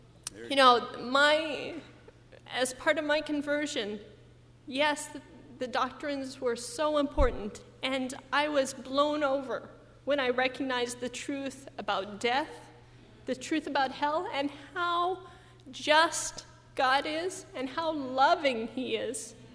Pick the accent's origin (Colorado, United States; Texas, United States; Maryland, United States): Colorado, United States; Growing up, I grew up in Colorado.